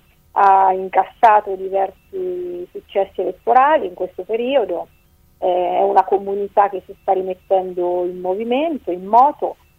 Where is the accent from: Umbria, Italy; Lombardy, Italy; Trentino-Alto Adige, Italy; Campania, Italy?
Umbria, Italy; vengo dal Trasimeno, però mi sento un po' la responsabilità dell'Umbria. Io sono un consigliere regionale dell'Umbria.